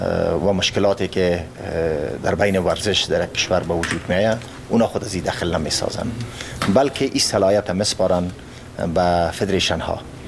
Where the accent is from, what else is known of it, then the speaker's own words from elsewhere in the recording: Afghanistan; ما افغانستان کشورم است، وطنم است